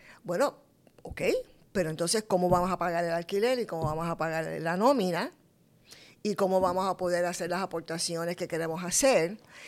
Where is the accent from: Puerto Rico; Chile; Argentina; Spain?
Puerto Rico; Coamo; born there; yo vengo de extracción obrera. Yo nací en Cuamo, nací con partera. Vengo de una familia enorme de orígenes agrícolas, artesanales, musicales y de movimientos obreros, particularmente los que migraron a Nueva York en la década de los 50 y los 60